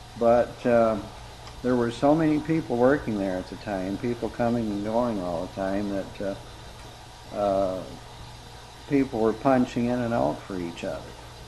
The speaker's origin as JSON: {"language": "English", "town": "Lansing", "region": "Michigan", "country": "United States", "tie": "born or raised there", "said": "Well, I was born in Lansing, the Sparrow Hospital, December 16th, 1927. And I started school at the Foster Avenue School out on Foster Avenue in 1932."}